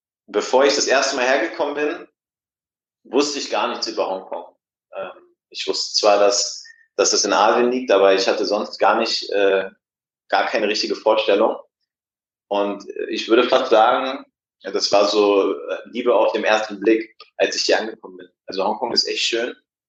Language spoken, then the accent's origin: German; Berlin, Germany; Berlin ist meine Heimat, ich bin gebürtiger Berliner und meine Familie ist auch noch da.